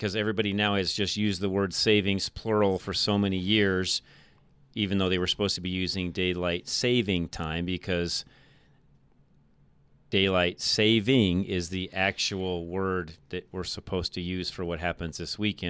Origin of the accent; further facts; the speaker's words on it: Boulder, Colorado, United States; especially growing up in Boulder.